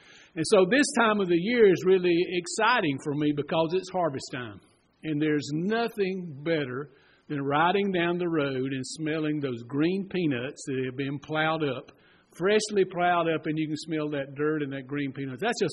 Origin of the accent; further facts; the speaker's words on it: Unadilla, Georgia, United States; now in Cochran, United States; Now, Terry told you that I was raised over in Unadilla, and he said, "Don't hold that against me."